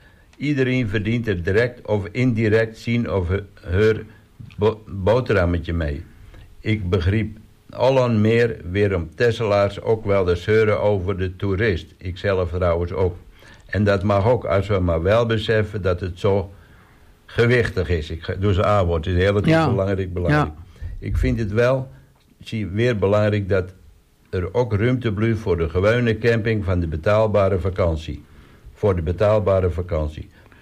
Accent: Leeuwarden, Friesland, Netherlands; born there; Ik ben geboren in Leeuwarden en ik woon nu 5 jaar aan de Kool.

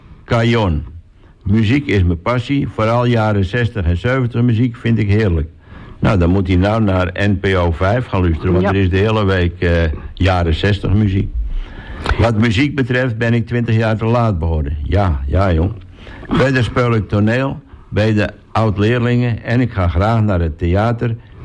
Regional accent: The Hague, South Holland, Netherlands; born there; now in Texel, Netherlands; Ik kom op het ogenblik uit Oostrent. Eigenlijk ben ik een geboren Hagenees. En dit jaar word ik 54 en ik woon al 12 jaar op Texel.

